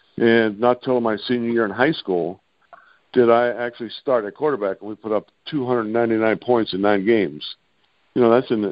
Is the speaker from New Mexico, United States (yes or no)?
no; Butler, Pennsylvania, United States; my hometown, Butler, Pennsylvania, which is about 25 miles north.